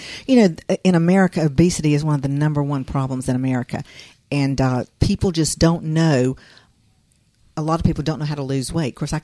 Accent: Tifton, Georgia, United States; Okay. I know where you are now then because I'm from Tifton.

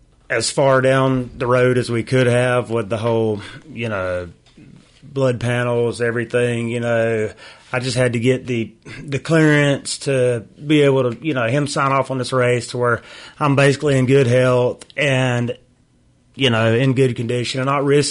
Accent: Tifton, Georgia, United States; Well, I'm from Tifton, Georgia, and currently training for an ultra distance triathlon coming up in about 7 weeks, six and a half

